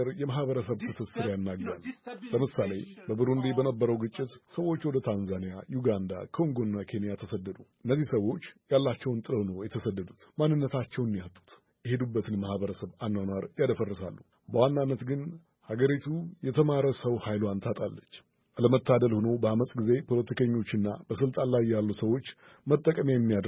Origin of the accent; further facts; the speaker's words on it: Burundi; ያደኩት ብሩንዲ ነው።